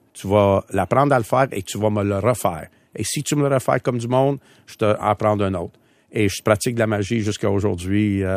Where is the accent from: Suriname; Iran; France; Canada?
Canada; Sainte-Adèle, Quebec; Mon époque, quand je t'ai levé, oui. C'était Saint-Adèle en haut. Il y avait Saint-Adèle en bas aussi.